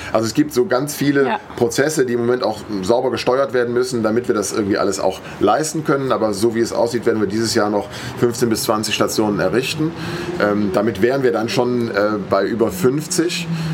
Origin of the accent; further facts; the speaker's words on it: Aachen, North Rhine-Westphalia, Germany; born there; Ja, ich bin gebürtiger Aachener.